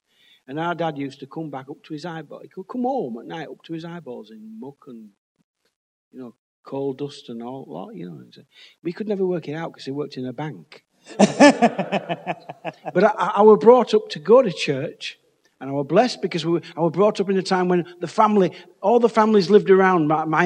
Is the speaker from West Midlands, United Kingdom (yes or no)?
no; Leeds, Yorkshire and the Humber, United Kingdom; I was brought up in Leeds